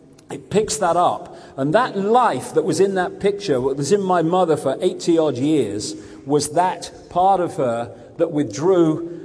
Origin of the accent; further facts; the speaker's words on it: Leicester, East Midlands, United Kingdom; born there; I was born in Leicester in 1952.